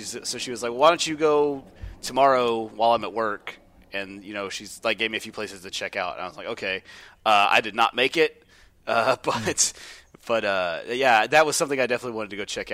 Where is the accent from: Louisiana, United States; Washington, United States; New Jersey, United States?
Washington, United States; Seattle; Hey, let me make an announcement real quick, everybody. We're from Seattle, and we're aware that your headquarters is there.